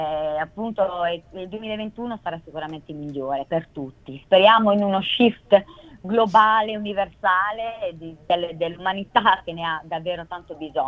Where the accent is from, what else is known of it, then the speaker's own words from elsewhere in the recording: Apulia, Italy; mio marito è emiliano, mentre io sono pugliese